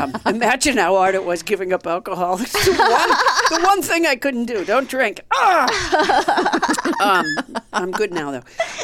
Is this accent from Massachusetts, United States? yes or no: yes; Massachusetts, United States; Oh, I'm from Massachusetts.